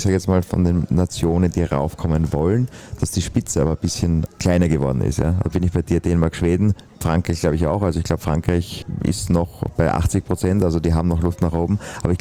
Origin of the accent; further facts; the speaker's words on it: Austria; als Österreicher